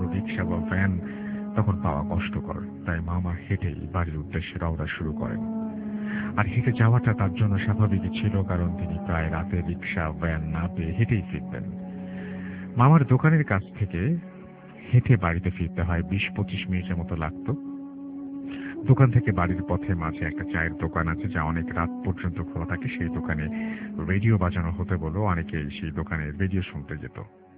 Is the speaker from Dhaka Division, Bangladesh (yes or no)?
yes; Dhaka, Dhaka Division, Bangladesh; আমার বাসা যাত্রাবাড়ি এলাকার পার্শ্ববর্তী ধোলাইপাড় এলাকায়। আমার গ্রামের বাড়ি হলো ঢাকা জেলার নবাবগঞ্জ থানার হরিশকুল নামক গ্রামে। জন্মস্থান ঢাকাতেই এবং সব কিছু ঢাকাতেই।